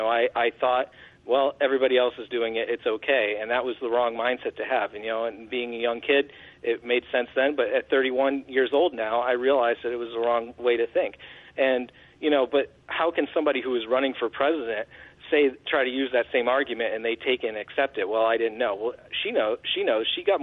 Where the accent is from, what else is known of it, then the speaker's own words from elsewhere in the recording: United States; we as American people have seen that that's all lies and that it's misinformation